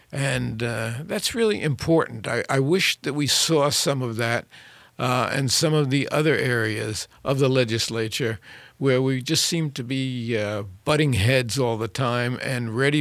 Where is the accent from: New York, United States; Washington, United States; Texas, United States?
New York, United States; I mean, I grew up in New York where we had Republicans like John Lindsay